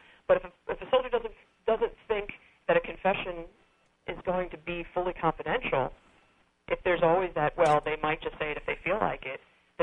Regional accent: New York, United States; I grew up outside of New York City, and I have three older brothers, so I feel like I can hold my own.

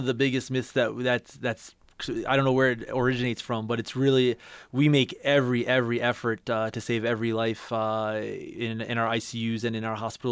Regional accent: New York, United States; it shames me to say this as being a New Yorker at heart

